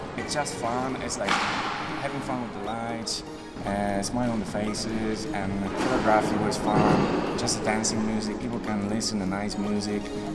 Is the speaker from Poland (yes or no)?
yes; Poland; English is a second language; now in Ireland; I'm from Poland. I'm living here in Ireland since 4.5 years already.